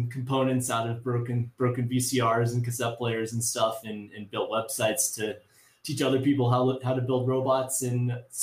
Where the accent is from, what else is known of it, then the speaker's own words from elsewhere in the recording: New Mexico, United States; a flyer for this robotics competition that was going to be going on in a couple hours from where I grew up in New Mexico.